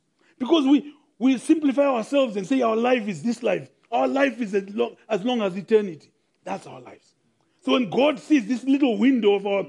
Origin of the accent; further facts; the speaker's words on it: South Africa; accent: Model C; Sometimes people listen to me with my nearly Model C accent and do not realize that I'm as rural as they come. I grew up in the Bundus